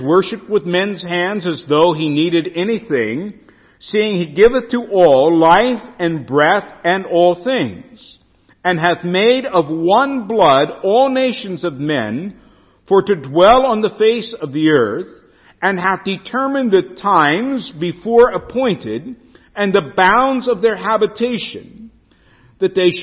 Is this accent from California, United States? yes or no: no; Pennsylvania, United States; And I said, "I'm from God's country in Pennsylvania."